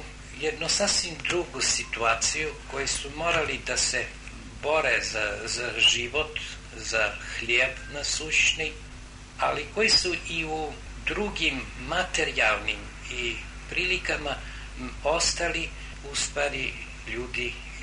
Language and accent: Serbian; Serbia; ja bih rekao da je moja rodzina Srbija, pošto sam rođen u Srbiji, a da je moja atsječistva, moja otadžbina Rusija, pošto su moji očevi i čukun dede i dede